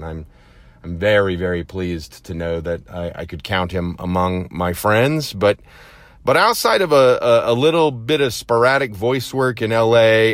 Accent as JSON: {"language": "English", "town": "Tulsa", "region": "Oklahoma", "country": "United States", "tie": "born or raised there", "said": "I have been in love with radio since I was a little kid on the swing set, growing up in Tulsa, Oklahoma, always with an AM transistor radio in my hand"}